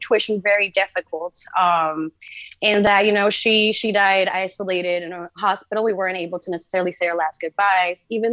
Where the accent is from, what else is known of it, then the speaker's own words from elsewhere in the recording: Puerto Rico; now in Miami, United States; we're both from Puerto Rico, and that's where we went to high school. But afterwards, Julia went off to study in New York. I am currently living in Miami at the moment.